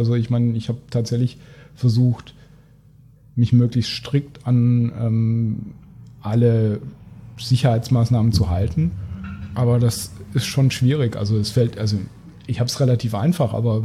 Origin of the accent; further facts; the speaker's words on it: Cologne, North Rhine-Westphalia, Germany; als Kölner, ich weiß nicht, wann ich das letzte Mal wirklich in einer Kölner Kneipe war.